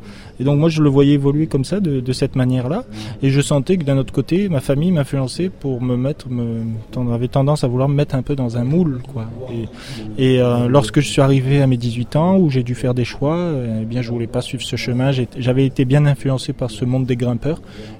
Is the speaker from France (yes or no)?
yes; Toulon, Provence-Alpes-Côte d'Azur, France; Je suis Toulonnais, un ancien ouvrier de l'arsenal de Toulon. Parce que je suis né à Toulon